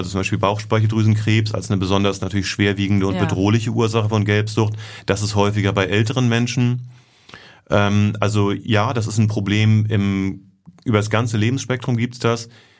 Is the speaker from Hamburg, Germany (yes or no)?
yes; Hamburg, Germany; Das ist ja meine Heimatstadt und es ist natürlich toll, nach Hause zu kommen.